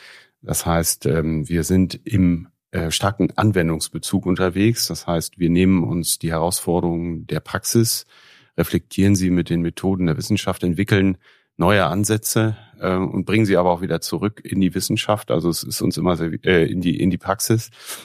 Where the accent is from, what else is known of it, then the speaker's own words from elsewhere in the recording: Nordhorn, Lower Saxony, Germany; Und ich bin hier in Nordhorn geboren, in 1976 zur Welt gekommen und bin dann irgendwann 2 Wochen vor der Geburt unseres ersten Sohnes, meine Frau kommt auch hier aus der Grafschaft, aus Nordhorn, sind wir wieder zurückgezogen nach Nordhorn, sind also Grafschafter.